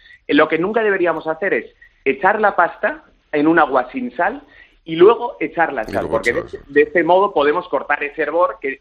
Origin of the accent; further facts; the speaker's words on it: Zaragoza, Aragon, Spain; Soy maño de Zaragoza, muy buenas.